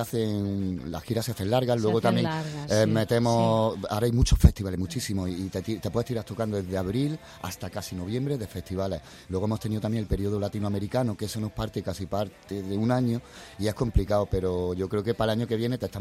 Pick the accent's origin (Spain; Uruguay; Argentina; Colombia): Spain; Granada, Andalusia; Es que nosotros somos granadinos.